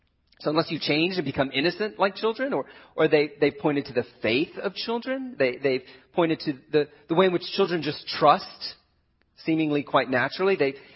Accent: East Coast, United States; But growing up on the East Coast, I mean, I love Disney World.

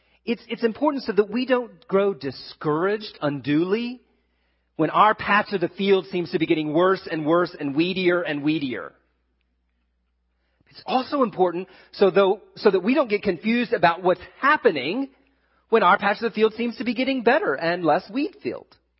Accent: Washington, District of Columbia, United States; And by the way, I come from Washington, D.C.

